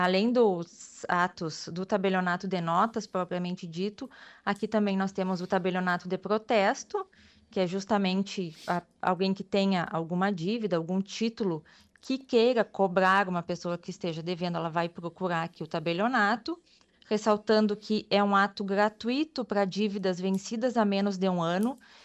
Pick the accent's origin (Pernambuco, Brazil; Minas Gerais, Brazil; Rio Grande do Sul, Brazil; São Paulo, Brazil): Rio Grande do Sul, Brazil; Bagé; Eu sou natural de Bagé, mas eu... Antigamente, antes de vir para cá, trabalhava num cartório em Pelotas. Tinha um cartório lá. Ah. E aí, posteriormente, escolhi São Lourenço e agora estou aqui há um ano já.